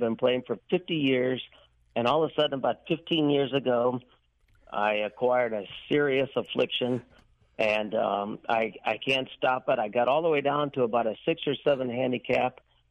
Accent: St. Louis, Missouri, United States; Right here in St. Louis. I've been playing golf for 50 years

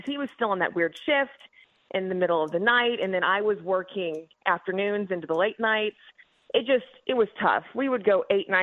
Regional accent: Missouri, United States; But he works for a supplements company that's based out of St. Louis, and I'm from Missouri.

